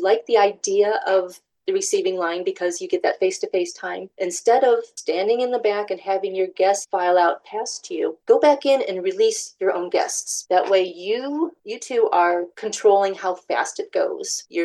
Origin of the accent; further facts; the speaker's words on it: Ohio, United States; I grew up in Northern Ohio, and at weddings, seeing the dollar dance was more of a common thing. But life brought me to Southwest Ohio